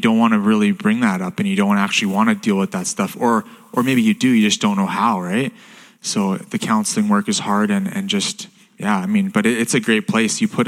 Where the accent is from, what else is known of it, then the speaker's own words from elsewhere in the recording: Edmonton, Alberta, Canada; I grew up in Edmonton, Alberta, born and raised in Edmonton.